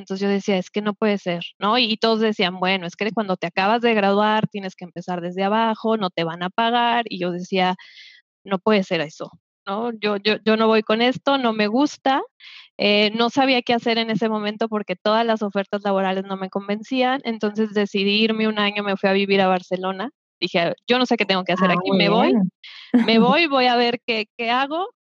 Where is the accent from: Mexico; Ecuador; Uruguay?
Mexico; Soy de México. Les decía que tengo el corazón dividido porque soy mitad de México y mitad española. Vivo en México, ahorita en la Ciudad de México.